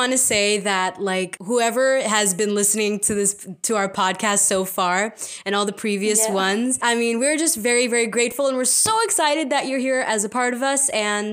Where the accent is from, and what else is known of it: India